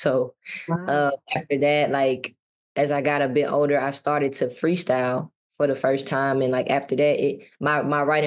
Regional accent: Mississippi, United States; well, I'm from Mississippi, obviously, so there's a lot of grass there.

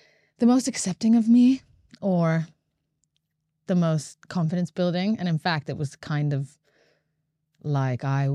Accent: Latvia; now in London, United Kingdom; I am from Latvia. Yeah.

